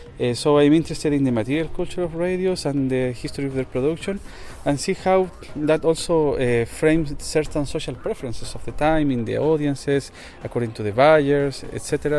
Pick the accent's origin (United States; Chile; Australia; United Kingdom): Chile; I'm from Chile.